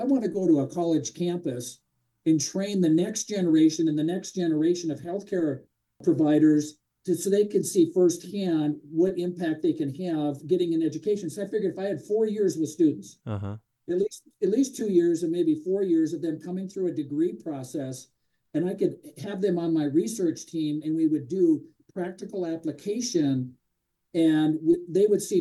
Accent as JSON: {"language": "English", "town": "Grand Forks", "region": "North Dakota", "country": "United States", "tie": "born or raised there", "said": "Forks, North Dakota, right in the middle of the mecca of health."}